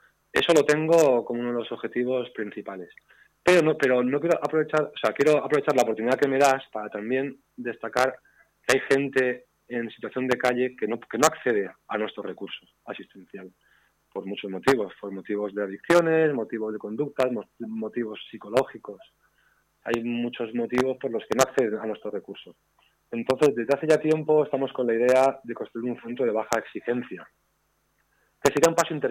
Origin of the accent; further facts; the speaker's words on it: Elche, Valencian Community, Spain; Pues mira, como tú dices, soy de Elche, nací aquí hace ya 48 años